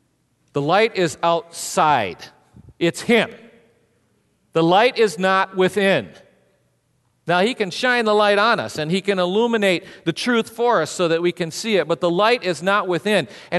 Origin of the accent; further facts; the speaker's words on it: Cassidy, Michigan, United States; Years and years ago, when I was growing up in Cassidy, Michigan, Richard Nixon came to our town. It was an amazing time. I mean, our community was 2,000 people.